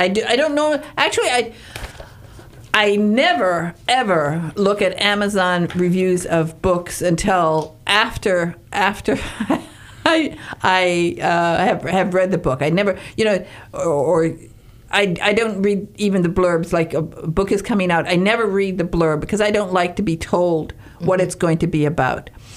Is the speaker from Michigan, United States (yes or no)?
yes; Upper Peninsula, Michigan, United States; I come from the Upper Peninsula of Michigan, and we had a state institution there that was very famous.